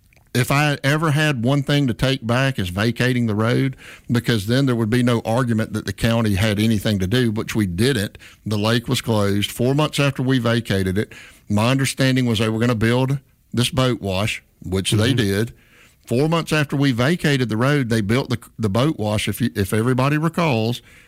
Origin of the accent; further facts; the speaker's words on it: Theodore, Alabama, United States; I grew up in Theodore. I'm from Wheelerville